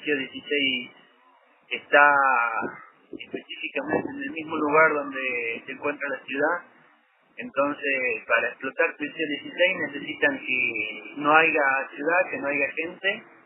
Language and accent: Spanish; Andalgalá, Catamarca, Argentina; yo soy nacido en Andalgalá, sí. Y quiero seguir viviendo en Andalgalá mientras la vida me deje